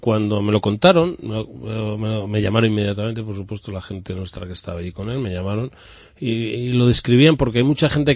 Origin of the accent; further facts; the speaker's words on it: Zamora, Castile and León, Spain; Yo siempre he defendido a mi tierra. Y eso es lo que voy a hacer, defender a mi tierra, defender a Zamora, en un proyecto nacional que se llama España.